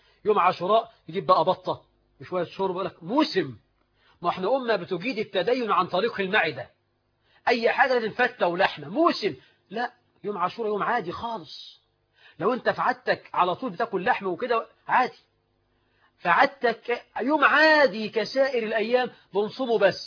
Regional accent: Egypt; نحن كمصريين

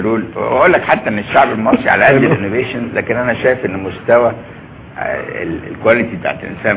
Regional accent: Egypt; انا مصري مثلا فيري فيري باتريوتك

